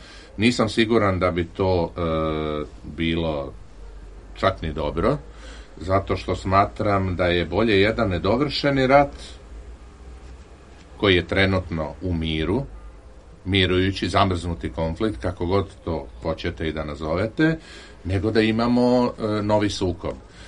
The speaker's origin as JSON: {"language": "Serbian", "country": "Serbia", "said": "Ja ovo govorim kao, ako hoćete, kao Srbin."}